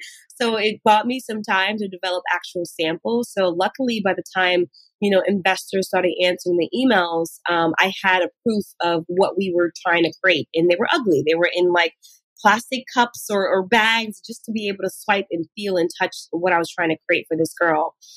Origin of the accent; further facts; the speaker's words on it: New York City, New York, United States; you know, it's Harlem, it's the 90s, you know … is blasting downstairs.